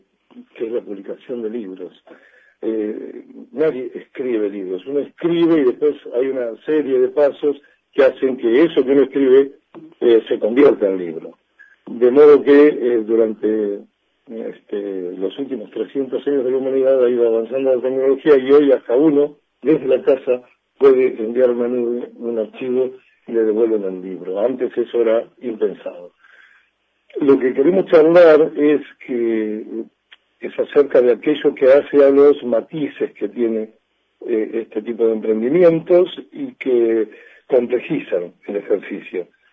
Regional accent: Bolívar, Buenos Aires Province, Argentina; Yo recuerdo cuando era chico leíamos en Bolívar a dos o tres autores.

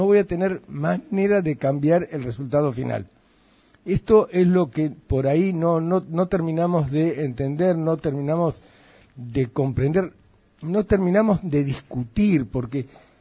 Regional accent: Argentina; Fíjate qué embromados que somos los argentinos

